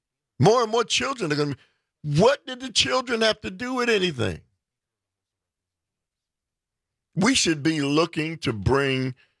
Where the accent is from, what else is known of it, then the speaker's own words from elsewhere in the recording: United States; is disheartening to me as an American.